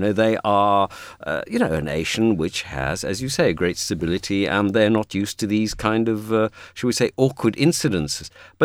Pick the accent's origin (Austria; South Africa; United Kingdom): South Africa; I was a kid growing up in South Africa.